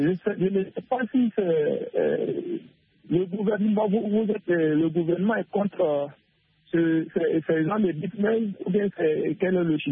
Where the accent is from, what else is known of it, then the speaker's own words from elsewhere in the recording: Togo; born there; now in Côte d'Ivoire; Bon, je suis en Côte d'Ivoire, précisément à Bengo. Je suis né au Togo.